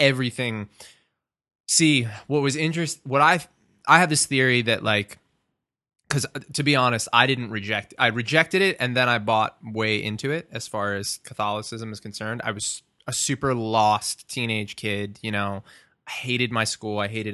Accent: Long Island, New York, United States; Although I'm Long Island, I shouldn't say New York. I am specifically from Long Island. It's important to make that distinction.

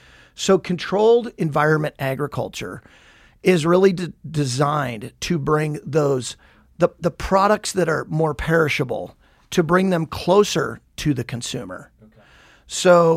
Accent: Billings, Montana, United States; I grew up, Justin, on a dryland wheat farm. I grew up in Billings, but our family had a farm south of Flaxville, in between Flaxville and Poplar, not far from Plentywood, so up in kind of the northeastern corner of the state.

